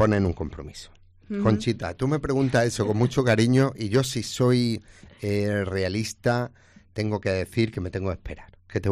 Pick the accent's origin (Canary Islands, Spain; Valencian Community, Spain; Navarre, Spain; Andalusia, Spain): Andalusia, Spain; Córdoba; Perdonadme, tengo que decirlo así, soy cordobés.